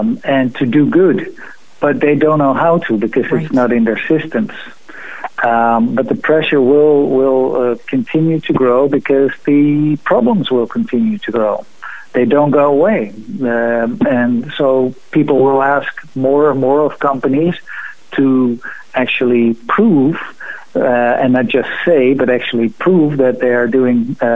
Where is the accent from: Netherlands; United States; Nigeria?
Netherlands; Amsterdam, North Holland; we're from Amsterdam, we have the canals of Amsterdam.